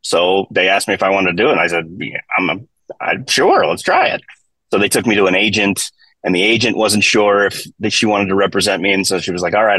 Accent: Los Angeles, California, United States; So, I'm actually one of those that's been born and raised in LA.

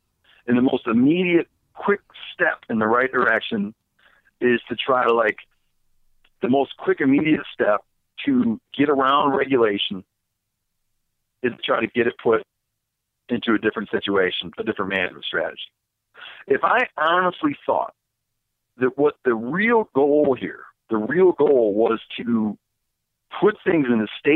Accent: Michigan, United States; I grew up on whitetails. I grew up in Michigan.

